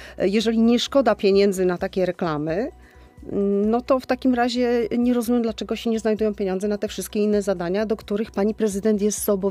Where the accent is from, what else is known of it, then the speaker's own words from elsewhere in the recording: Łódź, Łódź Voivodeship, Poland; jako łodzianka bardzo się martwię tym, że Łódź jest miastem bez przyszłości.